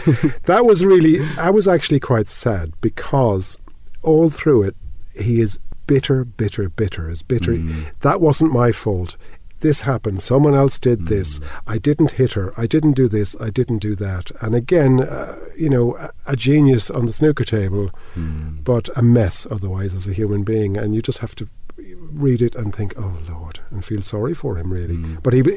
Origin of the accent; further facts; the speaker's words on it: Limerick, Munster, Ireland; And I'm from Limerick as well, so Angela's Ashes was very poignant and pertinent.